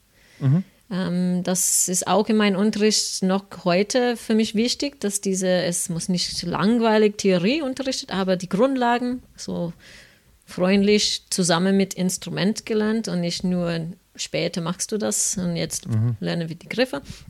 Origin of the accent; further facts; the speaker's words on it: Queensland, Australia; German is a second language; now in Germany; Eigentlich in Australien, in Queensland, wo ich herkomme